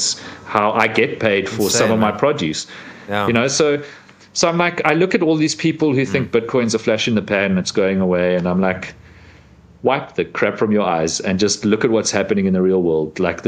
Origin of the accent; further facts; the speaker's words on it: South Africa; in my home country of South Africa